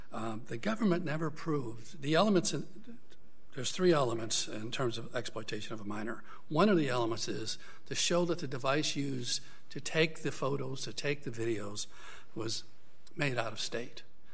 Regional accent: Fresno, California, United States; I'm an attorney from Fresno, California.

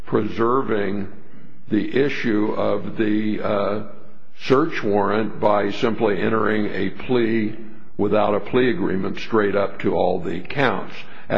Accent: Fresno, California, United States; from Fresno, California, here on behalf of Raymond Ronnell.

